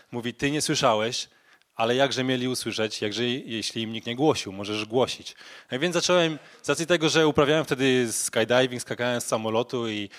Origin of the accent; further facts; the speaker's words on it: Pomeranian Voivodeship, Poland; now in Rumia, Poland; jestem z Trójmiasta. Jutro się przeprowadzam do Gdańska. Obecnie mieszkam w Rumi.